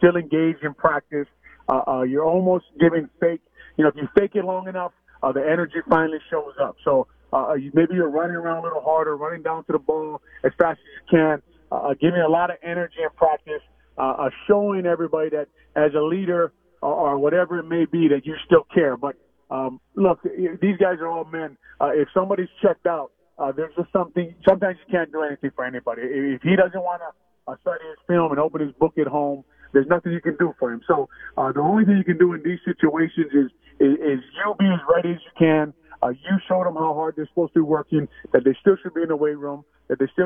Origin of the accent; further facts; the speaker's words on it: Hawaii, United States; now in Chicago, United States; I was here from 98 to 2011, and obviously I'm on the radio, so I haven't left. I'm from Hawaii.